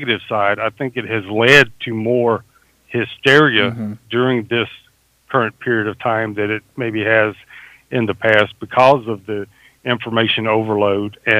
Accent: Alabama, United States; born there; accent: Southern; now in Mississippi, United States; if you can't tell already by my accent, yes, I'm a Southerner. Yes, I live in Mississippi.

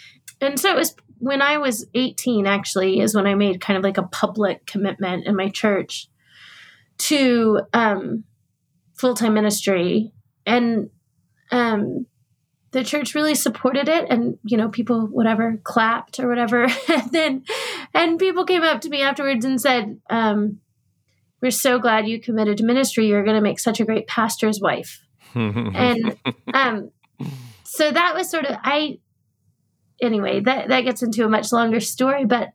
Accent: Lockhart, Texas, United States; I am from Central Texas. I lived in a small town called Lockhart, Texas, until I was about 11, which is not far from Austin. And then I moved into the city

